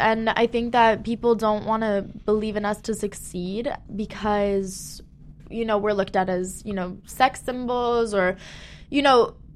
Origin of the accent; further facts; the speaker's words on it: Miami, Florida, United States; again, I come from Miami. The music there is so diverse and so culturally open, you know.